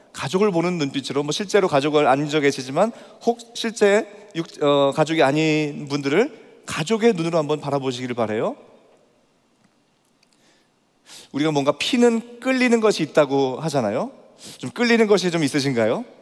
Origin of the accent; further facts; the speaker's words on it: Jecheon, North Chungcheong, South Korea; 제가 나고 자란 그 제천이라는 그 동네는 이 기독 연합운동이 굉장히 활발했습니다.